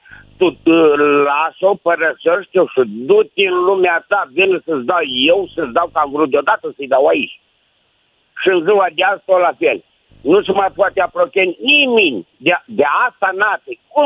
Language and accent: Romanian; Moldavia, Romania; sunt o persoană din Moldova